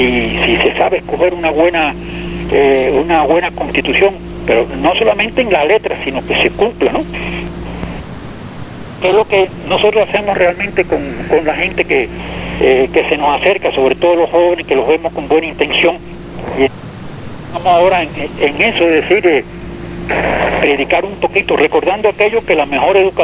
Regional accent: Cuba; yo soy un cubano viejo, ¿no? Ya de una generación prácticamente casi gastada

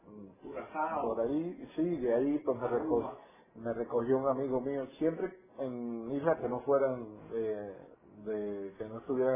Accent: Mexico; moved away as an adult; also born or lived in Costa Rica / Puerto Rico; pedí que me dieran, como mexicano, ¿verdad?

